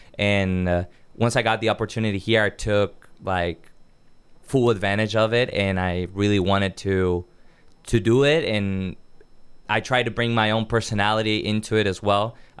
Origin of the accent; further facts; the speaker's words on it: Brazil; also born or lived in Uruguay; I was born in Uruguay, grew up in Brazil, so that makes me like a huge soccer fan